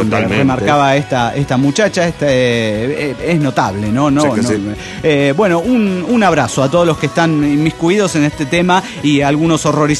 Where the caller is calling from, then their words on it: Celaya, Guanajuato, Mexico; de Celaya, México.